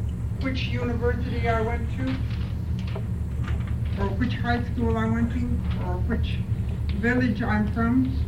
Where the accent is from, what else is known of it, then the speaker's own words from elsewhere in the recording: Kotzebue, Alaska, United States; Like some are from Selwick, some are from Notap, some from Kivalina, some from Shungnak, I'm from Kotzebue.